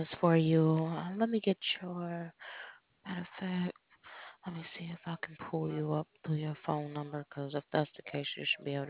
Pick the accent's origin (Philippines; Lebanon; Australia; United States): United States; Chicago, Illinois; just because I'm actually from Chicago, still have family there, so I looked up their weather today.